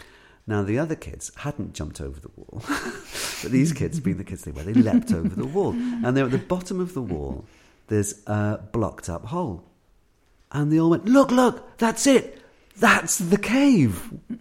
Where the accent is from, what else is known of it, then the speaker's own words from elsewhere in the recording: Scotland, United Kingdom; born there; now in Wales; So even though I was born in Scotland, because I've lived here for most of my life